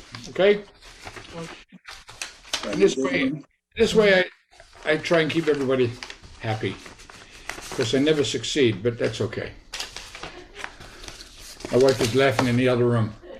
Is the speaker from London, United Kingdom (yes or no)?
no; Luton, East of England, United Kingdom; He lived in Luton when I grew up in Luton.